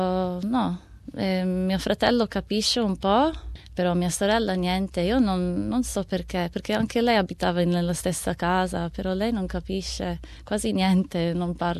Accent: Australia; in che modo sono più italiana e in che modo sono più australiana. Io so che non sono italiana come gli italiani che vivono là o come i giovani che vengono qua. Sì, so che sono una mista di australiana e italiana.

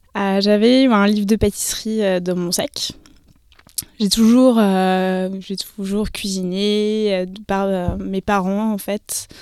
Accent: Lyon, Auvergne-Rhône-Alpes, France; also born or lived in Bordeaux; je viens de Lyon, mais j'ai habité à Bordeaux

